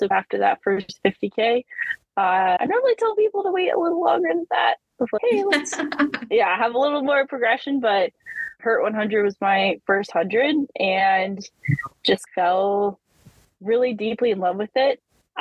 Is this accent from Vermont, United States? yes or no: yes; Vermont, United States; I grew up in a family, I grew up in Vermont, and I grew up in a family that just, my dad was a triathlete and a marathoner.